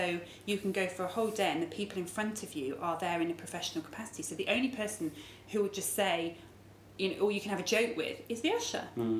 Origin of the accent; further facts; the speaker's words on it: Corby, East Midlands, United Kingdom; I grew up near Corby. You know, Oakham is not that far from Corby